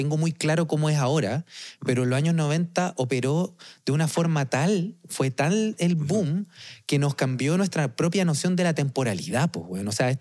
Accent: Chile; la identidad que tenemos como chilenos en los años 90

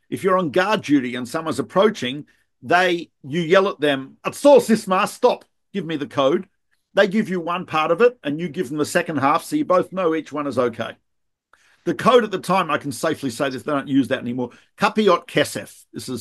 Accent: Australia; My wife's from Philadelphia, I'm from Australia.

